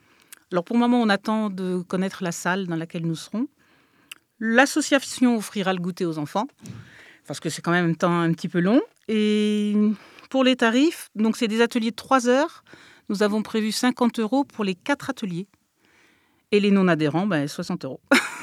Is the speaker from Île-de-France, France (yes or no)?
yes; Paris, Île-de-France, France; Moi, je suis de Paris et Lisa est aussi de la région parisienne.